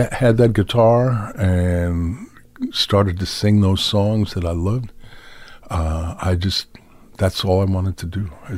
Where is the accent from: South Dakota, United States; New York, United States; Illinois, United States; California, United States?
New York, United States; New York City; I grew up in New York City. I went to art school in Skowhegan, Maine.